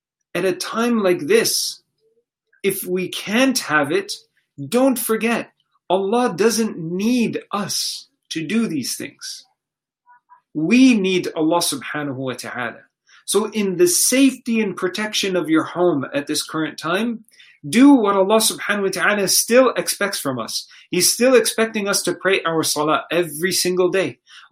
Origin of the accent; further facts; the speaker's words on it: Canada; where are you from? Canada, I gave you my passport.